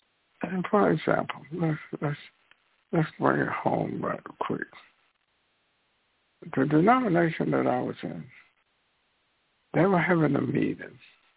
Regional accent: the South, United States; And that leads me to growing up in the South.

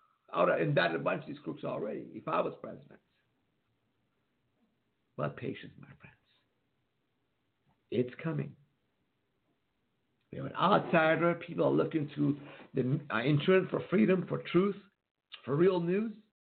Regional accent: United States; as a Jewish born and raised in America.

